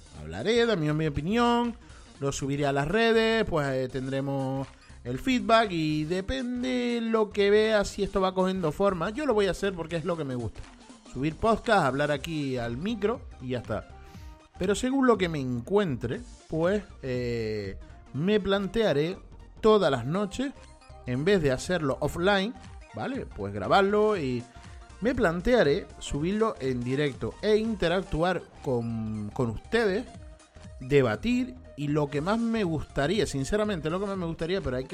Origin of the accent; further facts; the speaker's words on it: Spain; yo sé que yo soy español, soy de aquí de España